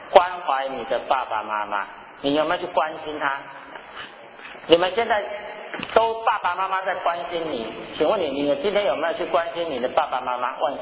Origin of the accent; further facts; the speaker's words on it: Taiwan; 所以我们台湾人呢、啊，也在冬至的时候也有一个习俗，